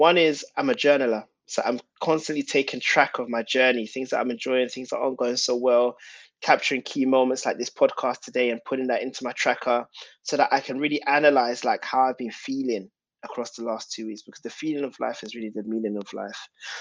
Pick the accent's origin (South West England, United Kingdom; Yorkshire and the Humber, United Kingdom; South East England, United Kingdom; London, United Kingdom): London, United Kingdom; Tottenham; growing up, the reason that was important is because growing up in Tottenham, by saying no to selling drugs, by saying no to that robbery, by saying no to fighting